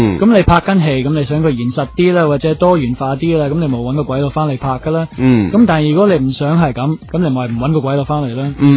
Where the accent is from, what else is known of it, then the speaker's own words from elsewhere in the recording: Australia; now in Hong Kong; 我喺澳洲長大啊嘛。